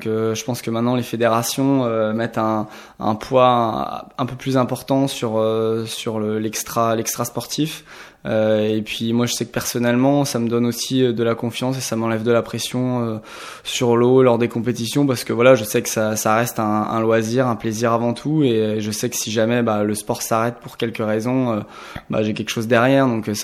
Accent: Saint-Brieuc, Brittany, France; Moi, je suis originaire de Saint-Brieuc, donc depuis tout petit, je navigue en baie de Saint-Brieuc assez souvent

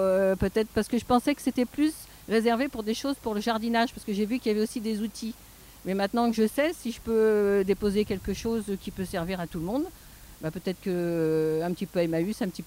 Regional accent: Saint-Malo, Brittany, France; now in Saint-Brieuc, France; je viens de Saint-Malo, où c'est plus simple.

